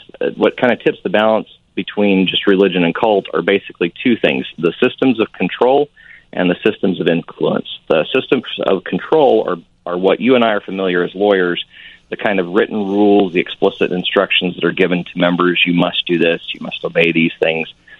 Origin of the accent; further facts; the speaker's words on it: Idaho, United States; I was raised in Southeast Idaho. I'm on both sides of my family. I was at least a fourth-generation Mormon.